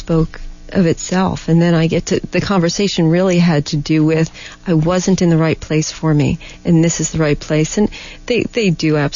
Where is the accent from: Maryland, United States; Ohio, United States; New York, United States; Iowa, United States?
New York, United States; I'm from New York, and so I grew up in a very different mindset than being a full-time yoga instructor.